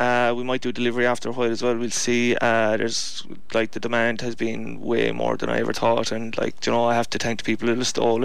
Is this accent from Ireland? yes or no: yes; Listowel, Munster, Ireland; From Erremore, Listowel.